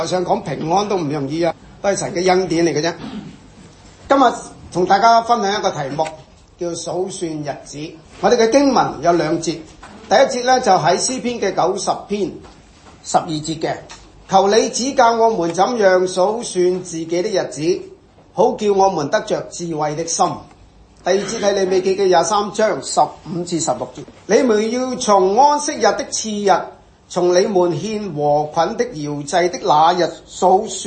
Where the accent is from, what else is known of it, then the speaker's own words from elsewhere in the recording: China; 当然我们是中国人，农历年都其实都很快过了